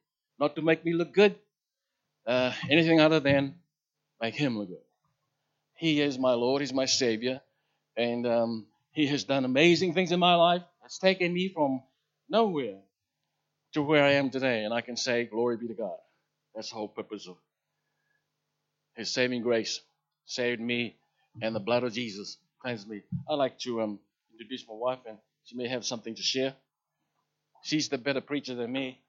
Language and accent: English; Niue; born there; I was born in Niue in the bush somewhere, and I don't want to go there to talk about that past.